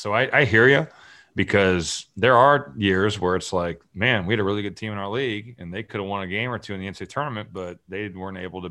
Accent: Valparaiso, Indiana, United States; Cause I'm from Valparaiso and we became friends

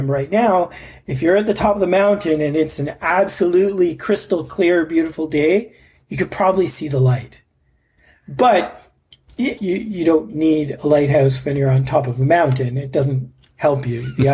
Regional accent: Canada; So as a Canadian, it's kind of, we don't look at violence

